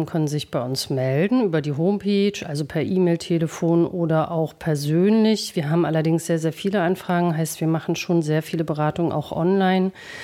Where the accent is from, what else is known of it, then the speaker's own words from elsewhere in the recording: Mecklenburg-Vorpommern, Germany; moved away as an adult; now in Berlin, Germany; Und ich komme ursprünglich aus MacPom, aus einer kleinen Stadt.